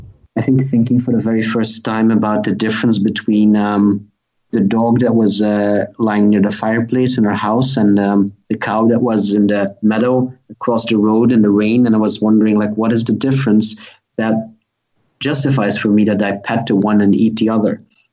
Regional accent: Belgium; English is a second language; I'm from Belgium. I went to the United States for half a year to do internships at animal rights organizations.

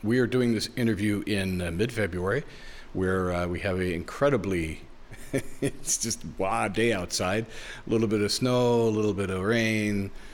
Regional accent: Ohio, United States; I'm back in my home state of Ohio, just outside of Cleveland, probably about a half hour east of Cleveland.

